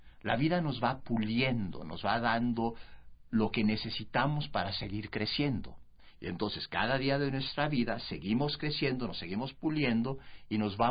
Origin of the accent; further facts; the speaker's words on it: Mexico; Como pueblo mexicano, tenemos que también cambiar esta idea